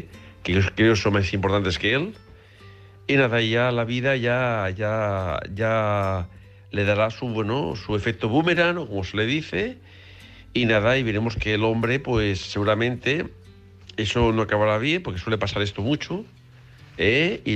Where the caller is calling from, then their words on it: Barcelona, Catalonia, Spain; de Barcelona.